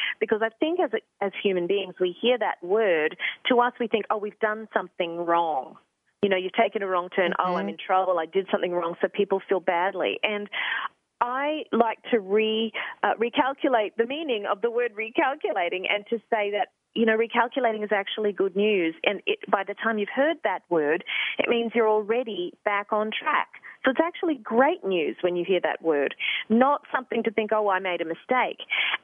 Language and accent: English; Australia; now in New York, United States; I am from Australia and I'm a very proud Australian, but I'm also a proud New Yorker, I have to say, after 13 years here.